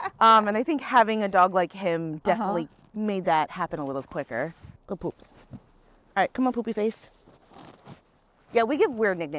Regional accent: New Jersey, United States; moved away as an adult; So I was born and raised in Jersey, lived there for like 23 years.

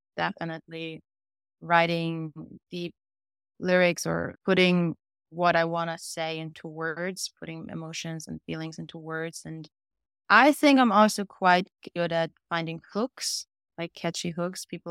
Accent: Vienna, Austria; now in Los Angeles, United States; I'm originally from Austria, Vienna, and I'm living in Los Angeles at the moment.

